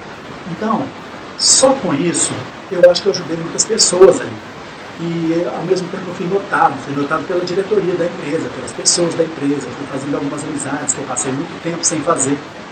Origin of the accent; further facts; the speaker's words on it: Belo Horizonte, Minas Gerais, Brazil; sou de Belo Horizonte.